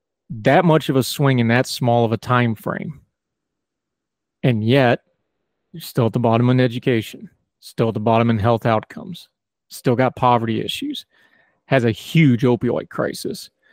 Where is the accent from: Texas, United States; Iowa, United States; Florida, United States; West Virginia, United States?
West Virginia, United States; because of my home state of West Virginia.